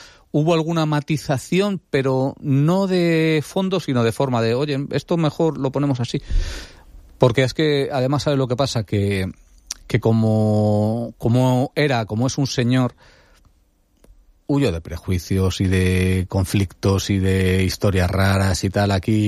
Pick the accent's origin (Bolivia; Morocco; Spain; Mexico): Spain; Madrid, Community of Madrid; now in Alicante, Spain; Yo soy de Madrid, pero soy más alicantino ya que madrileño, porque llevo aquí más de la mitad de mi vida.